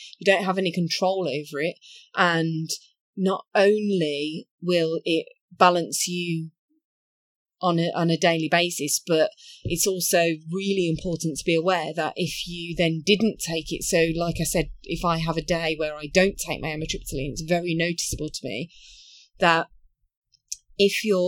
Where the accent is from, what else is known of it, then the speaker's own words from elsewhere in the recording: United Kingdom; I think as British folk, we brush things under the carpet, we put skeletons in the closet